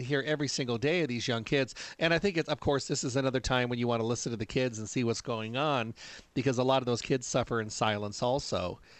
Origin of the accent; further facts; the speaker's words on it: Michigan, United States; and I'm from Michigan originally